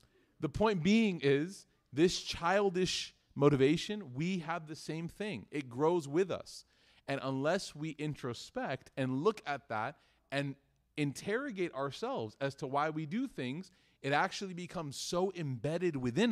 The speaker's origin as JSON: {"language": "English", "town": "Chicago", "region": "Illinois", "country": "United States", "said": "I'm from Chicago, so it's just, it's wajib upon us."}